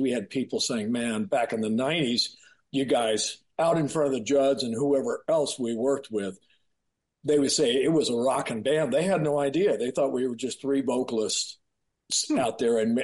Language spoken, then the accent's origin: English; Florida, United States; I'm from Florida and I wanted a band called